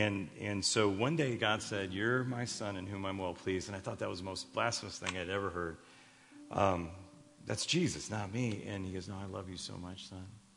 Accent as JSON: {"language": "English", "town": "Chicago", "region": "Illinois", "country": "United States", "tie": "born or raised there", "said": "I grew up in the city. I was born and raised right near Wrigley Field in Chicago, where the Cubs play. You could hear the cheers at my house when a home run was hit."}